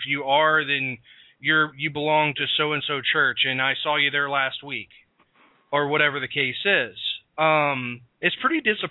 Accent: Chattanooga, Tennessee, United States; because I grew up in the Southeast

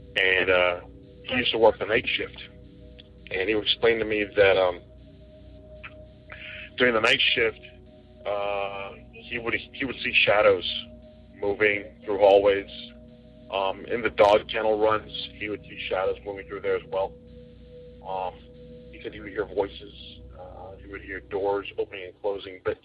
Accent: Miami, Florida, United States; Good morning. … I'm from Miami, Florida.

